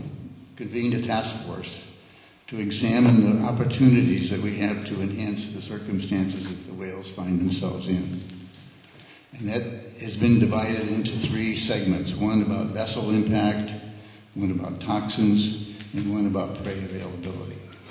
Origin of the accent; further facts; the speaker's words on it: Lopez Island, Washington, United States; from Lopez Island.